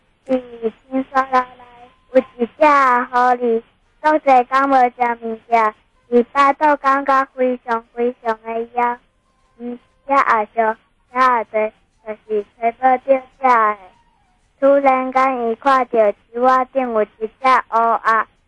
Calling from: Chiayi, Taiwan; 我从嘉义打来的。

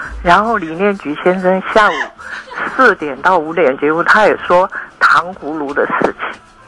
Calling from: Taipei, Taiwan

